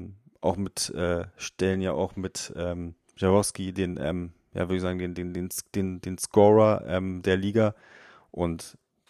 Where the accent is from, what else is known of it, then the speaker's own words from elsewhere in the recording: Berlin, Germany; als Berliner natürlich ganz unvoreingenommen